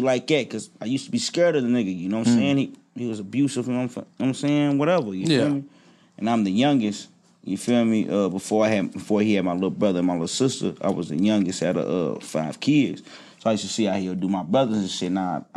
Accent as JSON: {"language": "English", "town": "Louisville", "region": "Kentucky", "country": "United States", "tie": "born or raised there", "also_born_or_lived": "Lakeland", "said": "Shit, I was born in Lakeland, Florida, you feel me? Raised in Louisville, Kentucky, man."}